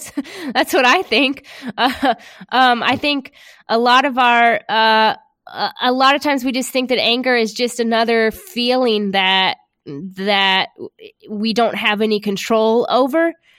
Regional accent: South Carolina, United States; now in California, United States; I didn't even watch the Clemson-Carolina game. I feel like I'm a disgrace to my home state.

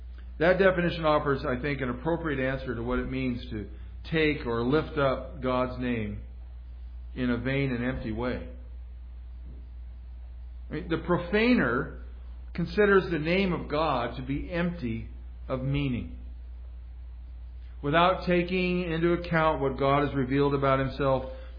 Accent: Oregon, United States; I remember years ago, my mom will remember this, as I was growing up in Southern Oregon

